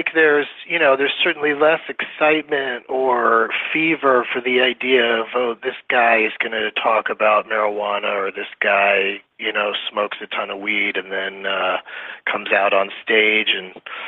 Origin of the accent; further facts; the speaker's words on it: California, United States; You know, when I come from California, it just seems like such a mystical land to some people.